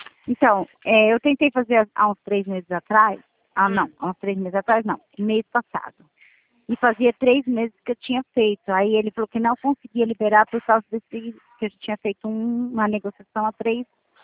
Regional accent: Sumaré, São Paulo, Brazil; Eu sou de Sumaré e de Hortolândia.

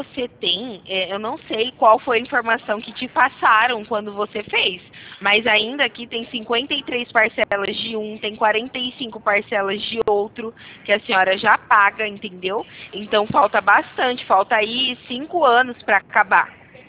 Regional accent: Santa Bárbara d'Oeste, São Paulo, Brazil; Eu sou aqui de Santa Bárbara do Oeste, no interior de São Paulo, tá?

